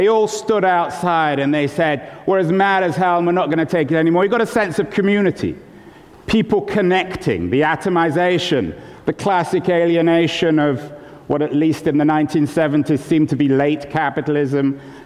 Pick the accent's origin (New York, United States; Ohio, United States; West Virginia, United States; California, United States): California, United States; And I'm from California. I don't always sound as if I'm from California.